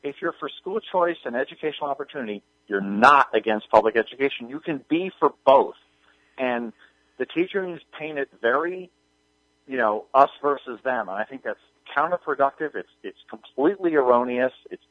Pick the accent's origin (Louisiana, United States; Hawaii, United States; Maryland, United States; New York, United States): New York, United States; And I've talked to many Democrats, particularly in my home state of New York, and they know this.